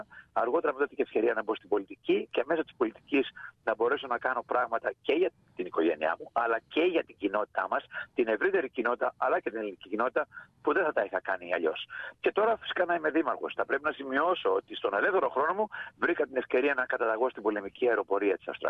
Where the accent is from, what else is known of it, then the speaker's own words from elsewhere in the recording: Athens, Attica, Greece; moved away as an adult; now in Australia; Οι γονείς μου κατάγονται από την Ήπειρο και εγώ μεγάλωσα στην Αθήνα, συγκεκριμένα στο προάστιο της Πετρούπολης.